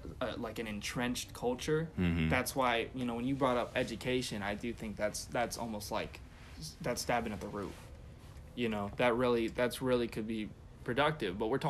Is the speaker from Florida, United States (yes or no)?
no; California, United States; It's hard for me as a Californian.